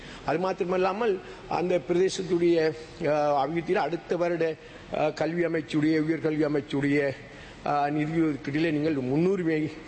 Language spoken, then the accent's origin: Tamil; Addalaichenai, Eastern Province, Sri Lanka; எனது சொந்த ஊரான அட்டாளச்சேரி மல்லி இருக்கு